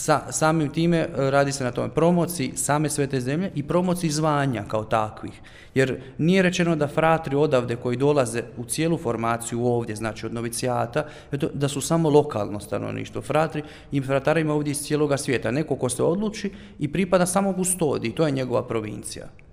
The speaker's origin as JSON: {"language": "Croatian", "country": "Croatia", "said": "Znači, Hrvata nas ima u stvarno u cijelom svijetu, tako da raspršili smo se svuda"}